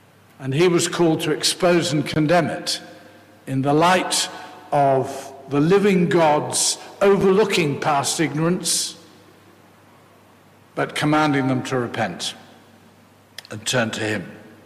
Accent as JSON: {"language": "English", "town": "Sheffield", "region": "Yorkshire and the Humber", "country": "United Kingdom", "said": "I come from Sheffield"}